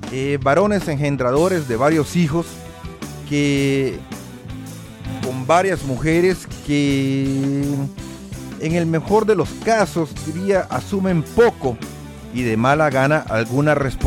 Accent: El Salvador; En mi país, El Salvador

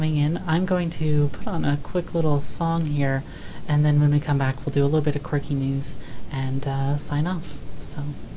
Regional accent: Canada; I am a lesbian from Canada, and I have been a lumberjack.

